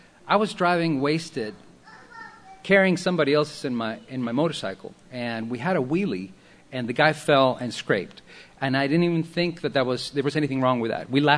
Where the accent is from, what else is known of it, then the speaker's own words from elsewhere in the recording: Mexico City, Mexico; I was born and raised in Mexico City.